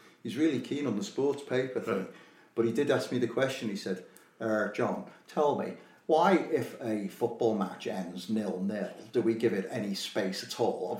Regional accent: Liverpool, North West England, United Kingdom; I'm from Liverpool.

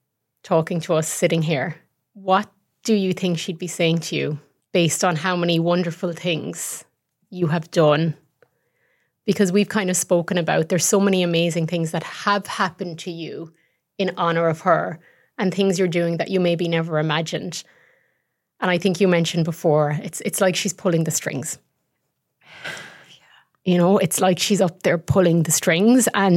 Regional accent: Ireland; I'm from Ireland

